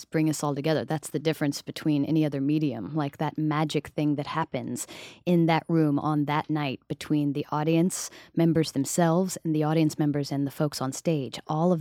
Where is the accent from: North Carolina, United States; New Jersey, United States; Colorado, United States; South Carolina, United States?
South Carolina, United States; Summerville; And so I was raised in a town just a little outside of Charleston called Somerville